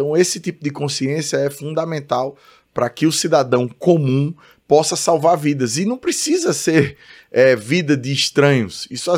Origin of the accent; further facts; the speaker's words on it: Maceió, Alagoas, Brazil; em Maceió, na minha terra